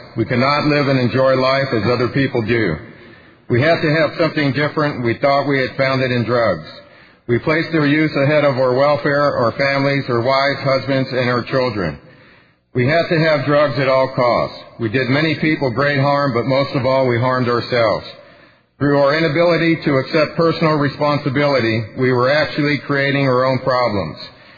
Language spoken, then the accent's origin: English; California, United States; I'm an addict from Northern California, Shasta County.